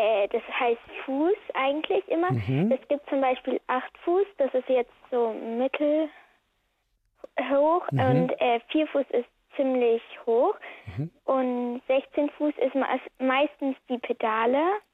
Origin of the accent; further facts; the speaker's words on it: Eckenbrechtsweiler, Baden-Württemberg, Germany; Das ist auf der Schwäbischen Alb in Baden-Württemberg.